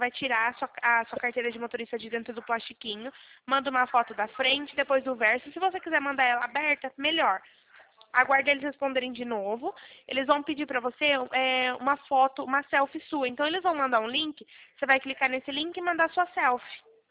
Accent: Leme, São Paulo, Brazil; Eu sou de Leme, interior de São Paulo.

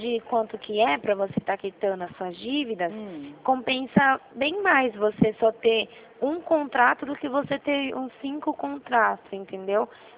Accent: Rio Claro, São Paulo, Brazil; Eu sou daqui de Rio Claro, São Paulo.

